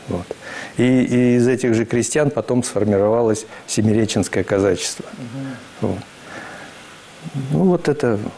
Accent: Kyrgyzstan; born there; я родился в Киргизии, в сельской местности, в среде вот как раз потомков тех переселенцев из Тульской и Воронежской областей

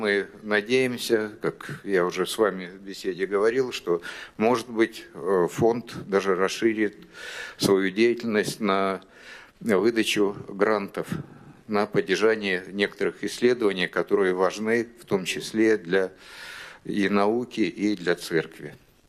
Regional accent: Siberia, Russia; Вот я из Сибири.

